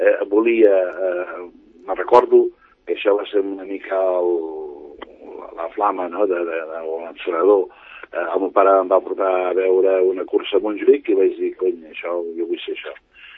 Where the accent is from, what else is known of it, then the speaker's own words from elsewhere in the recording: Sant Cugat, Catalonia, Spain; a Sant Cugat, al carrer del Carme.